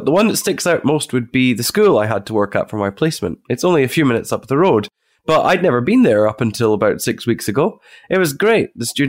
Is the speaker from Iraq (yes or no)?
no; Dundee, Scotland, United Kingdom; also born or lived in Moscow; Most recently, back to my hometown in Dundee.